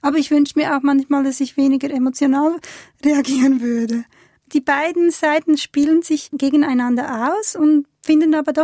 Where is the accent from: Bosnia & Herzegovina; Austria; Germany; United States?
Bosnia & Herzegovina; now in Switzerland; Oder Ex-Jugoslawien, weil ich bin ja in Ex-Jugoslawien aufgewachsen eigentlich.